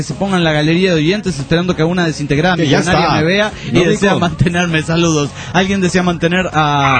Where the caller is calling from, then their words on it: Bahía Blanca, Buenos Aires Province, Argentina; de Bahía Blanca.